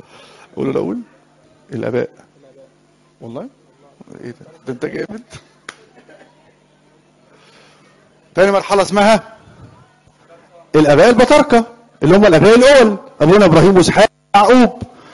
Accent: Egypt; انا مسيحي مصري. انا مسيحي مصري جنسيتي مصري

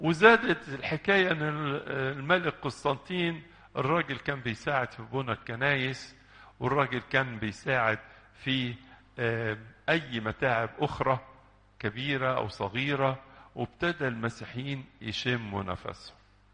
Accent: Egypt; يا بختنا كأقباط، يا بختنا كمصريين، يا بختنا أن هذه الأحداث التاريخية تمت على أرضنا، تمت على أرضنا هنا في الأسكندرية أو في سائر البلاد.

